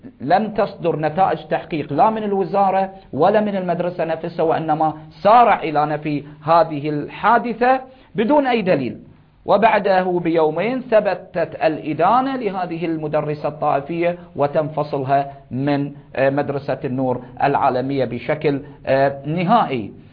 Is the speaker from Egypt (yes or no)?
no; Bahrain; نحن أبناء البحرين، أهل البحرين